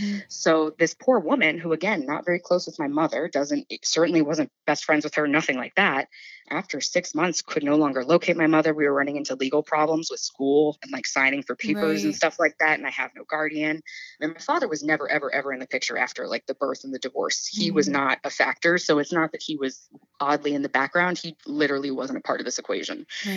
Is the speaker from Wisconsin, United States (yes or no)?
no; Jacksonville, Florida, United States; born there; I was born in Jacksonville, Florida.